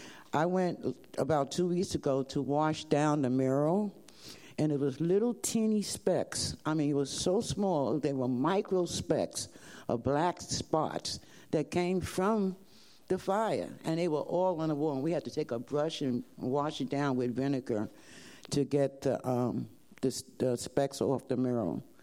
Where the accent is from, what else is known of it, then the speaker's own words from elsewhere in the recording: New York City, New York, United States; born there; I was born in Harlem and the teachers were not teaching the children in Harlem or wherever we went.